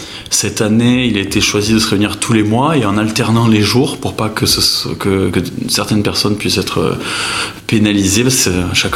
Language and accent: French; Condom, Occitanie, France; born there; now in Vic-Fezensac, France; je suis né à Condon et j'ai arrivé à Vic il y a à peu près 7 ans. J'ai pas mal voyagé